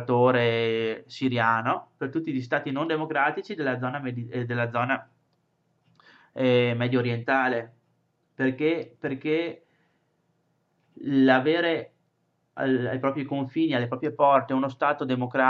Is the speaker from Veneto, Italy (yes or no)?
yes; Veneto, Italy; noi come occidentali, come europei e anche noi come veneti.